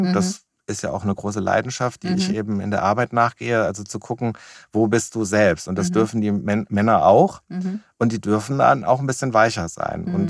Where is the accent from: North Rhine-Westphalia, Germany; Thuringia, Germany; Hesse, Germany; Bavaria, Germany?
Hesse, Germany; Wiesbaden; komme aus Wiesbaden, bin mittlerweile 53 Jahre alt